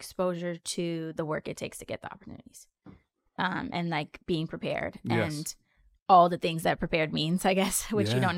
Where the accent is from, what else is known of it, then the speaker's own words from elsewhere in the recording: California, United States; And I come from the Bay Area where there's so many different types of music.